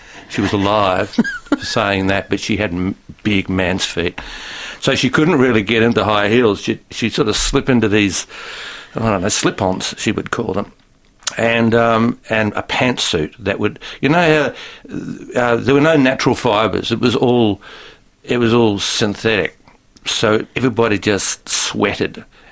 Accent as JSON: {"language": "English", "town": "Hastings", "region": "Hawke's Bay", "country": "New Zealand", "tie": "born or raised there", "also_born_or_lived": "Sydney, Australia", "said": "And then we went back to a place called Hastings"}